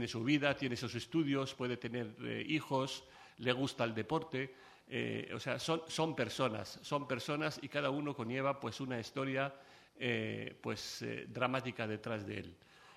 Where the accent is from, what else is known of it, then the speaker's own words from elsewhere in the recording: Palestine; Yo vengo de una tierra de Palestina, de Tierra Santa, una tierra donde la herida sigue abierta, las memorias llenas y las esperanzas frustradas.